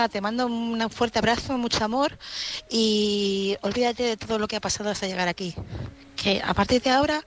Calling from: Madrid, Community of Madrid, Spain; corresponsal de Madrid

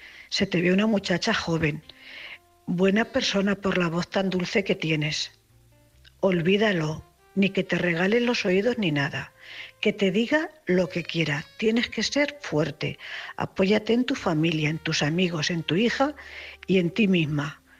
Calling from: Cuenca, Castilla-La Mancha, Spain; corresponsal de Cuenca.

